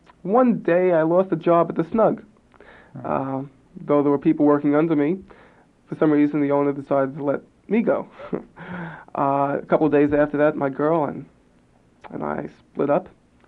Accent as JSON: {"language": "English", "town": "New York City", "region": "New York", "country": "United States", "tie": "born or raised there", "said": "I was born and brought up in New York City, had a typical Jewish education."}